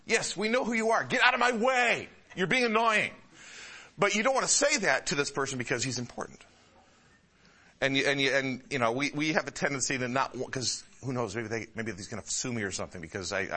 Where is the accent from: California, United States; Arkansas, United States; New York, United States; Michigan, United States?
Michigan, United States; You know, growing up in Michigan, if we saw an oak tree that was, say, 4 feet in diameter